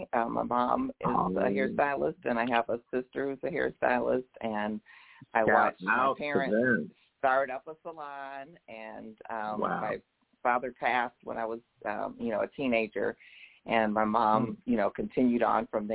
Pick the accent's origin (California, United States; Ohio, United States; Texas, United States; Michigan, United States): Michigan, United States; Detroit; also born or lived in Washington, D.C.; now in Raleigh, United States; Well, right now I live in Raleigh, North Carolina. I'm originally from the Detroit, Michigan area, and I spent most of my career in the Washington, D.C. metropolitan area, the DMV, as everybody calls it.